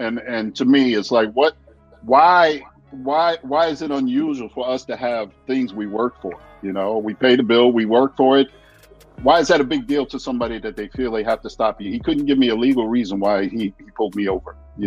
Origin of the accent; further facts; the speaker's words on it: New York City, New York, United States; I grew up in Jamaica, Queens, New York.